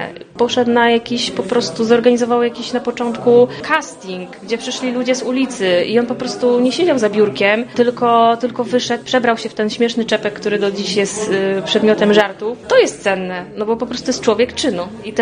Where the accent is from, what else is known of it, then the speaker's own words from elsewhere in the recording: Praszka, Opole Voivodeship, Poland; Tak, ja wracam tutaj z wielkim sentymentem. Naprawdę. Lubię to miejsce. To jest taka naprawdę moja mała ojczyzna